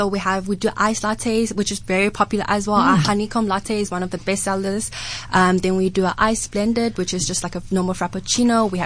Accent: China; now in South Africa; So I grew up in China. I had primary school there

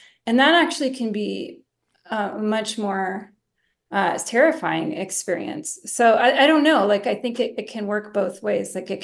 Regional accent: Los Angeles, California, United States; my mom had mental illness and, you know, we grew up pretty poor in Los Angeles in many different apartments.

